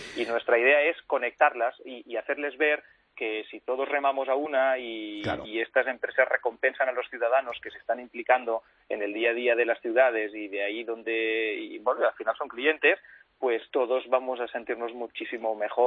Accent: Barcelona, Catalonia, Spain; born there; Yo nací en Barcelona y aquí estoy.

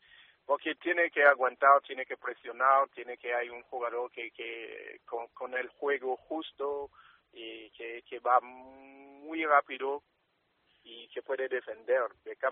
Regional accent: France; Spanish is a second language; para mí, yo soy francés

